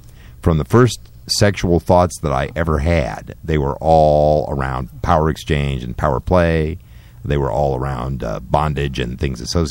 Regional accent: Denver, Colorado, United States; I grew up in Denver, Colorado.

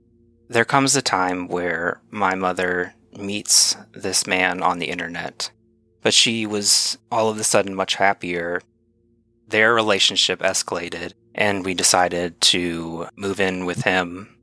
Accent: Utah, United States; born there; I'm actually the only member of my family that wasn't born in Texas. I was born in Utah.

